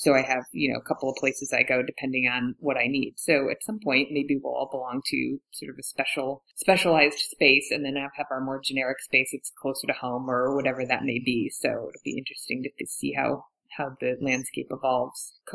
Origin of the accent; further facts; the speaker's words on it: New York, United States; I grew up near Syracuse, and so I was really excited to see him referenced